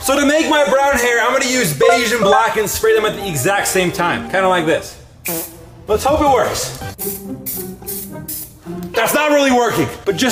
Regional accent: Hawaii, United States; Next up, I'm gonna add a palm tree right here because I'm from Hawaii and I love palm trees.

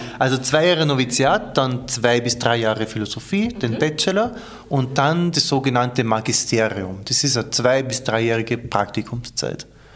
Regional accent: Upper Austria, Austria; ich komme aus dem Oberösterreich, so aus dem Land, im Sauwald nennen wir die Gegend. Glansdorf, 2000 Einwohner, wo es in der Zeit, wie ich aufgewachsen bin, wirklich so war, dass eh nur quasi jeder katholisch war.

